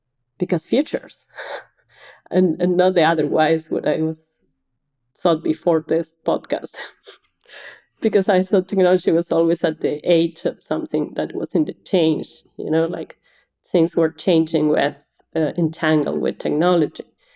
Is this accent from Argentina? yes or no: yes; Argentina; I'm from Argentina, and I did the bachelor degree in Buenos Aires.